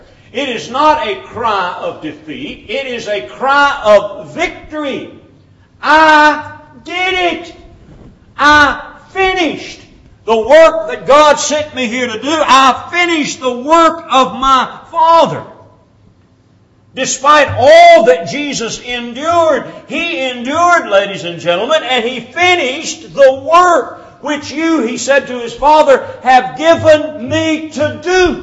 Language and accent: English; Louisville, Kentucky, United States; I can remember growing up in Louisville, Kentucky, we had a hometown boy there by the name of Cassius Clay